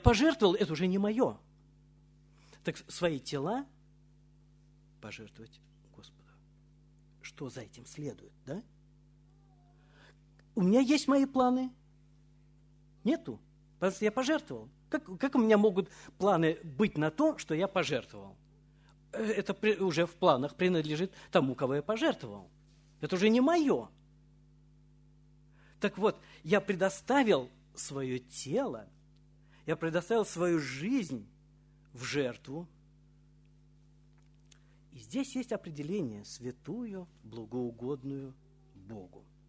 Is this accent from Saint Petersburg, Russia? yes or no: no; Moscow, Russia; Мы говорим, мы из Москвы.